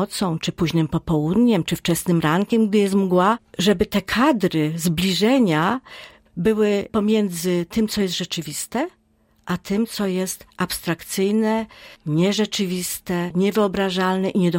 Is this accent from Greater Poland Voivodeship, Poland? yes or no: no; Rzeszów, Subcarpathian Voivodeship, Poland; Moje dzieciństwo to Rzeszów, ale nie tylko, bo piękne Podkarpacie, okolice Szczyrzowa, skąd pochodzi moja mama.